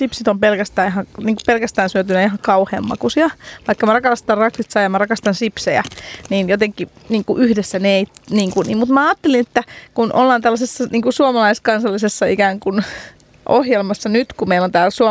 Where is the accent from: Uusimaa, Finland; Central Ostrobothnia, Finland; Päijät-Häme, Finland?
Uusimaa, Finland; Helsinki; minä, joka olen Helsingistä